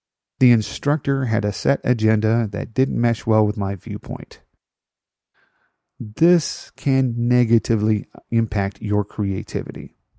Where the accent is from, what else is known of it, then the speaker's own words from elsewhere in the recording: Rockford, Illinois, United States; So, a few years later, I was back in my hometown of Rockford, Illinois